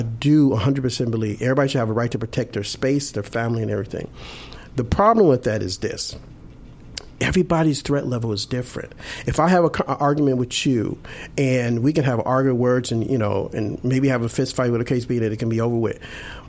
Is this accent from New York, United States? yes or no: no; Chicago, Illinois, United States; Growing up in Chicago, I grew up on the south side of Chicago.